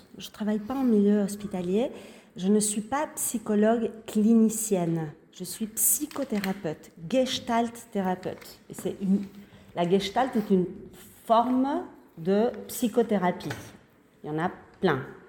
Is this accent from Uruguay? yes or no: yes; Uruguay; French is a second language; now in France; Alors je ne suis pas française, donc peut-être que vous allez entendre une prononciation qui n'est pas d'ici. Je viens de l'Amérique du Sud. Je viens de l'Uruguay